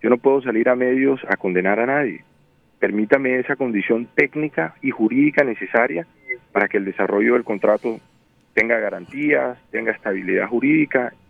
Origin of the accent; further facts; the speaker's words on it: Barranquilla, Atlántico, Colombia; entiendo la indignación que tienen todos en la ciudad de Barranquilla. Como barranquillero la comparto.